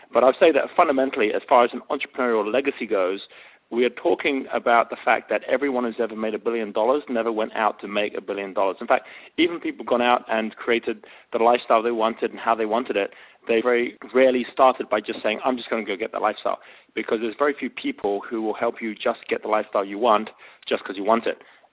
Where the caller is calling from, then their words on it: Bali, Indonesia; given that I'm phoning in from Bali